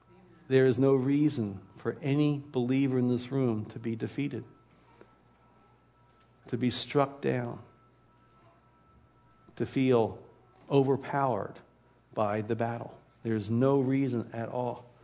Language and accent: English; Baltimore, Maryland, United States; and now Baltimore, my hometown, was at stake.